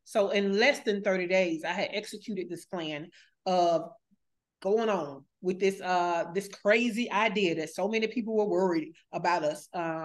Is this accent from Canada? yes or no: no; Alabama, United States; moved away as an adult; also born or lived in Georgia; So I was raised in Alabama, but when I last lived in the United States, I last lived in Georgia. I always say that Alabama raised me, but Georgia raised my business.